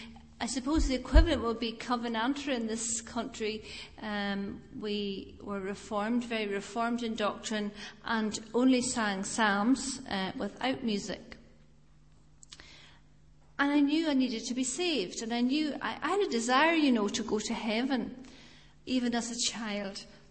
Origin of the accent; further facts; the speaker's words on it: Inverness, Scotland, United Kingdom; I was brought up in the Free Church of Scotland, up in the Highlands outside the town, or it's, I think it's a city now, of Inverness.